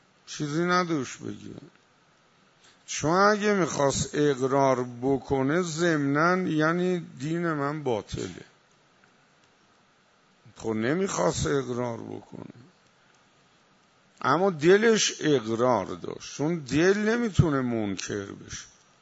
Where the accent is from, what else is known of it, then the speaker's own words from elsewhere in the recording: Iran; ما ایرانی هستیم و دینمون اینه